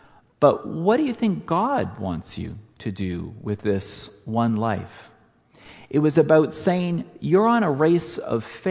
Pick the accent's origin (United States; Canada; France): Canada; Manitoba; I gave them advice that an elder in my home church growing up in Manitoba gave me.